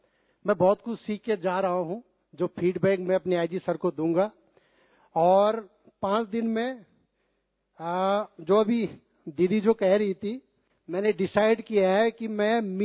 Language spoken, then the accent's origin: Hindi; Uttarakhand, India; मैं उत्तराखंड से हूं तो देवभूमि।